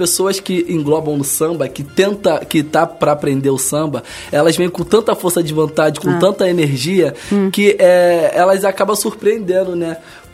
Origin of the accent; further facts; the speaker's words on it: Rio de Janeiro, Brazil; Sou do Rio também.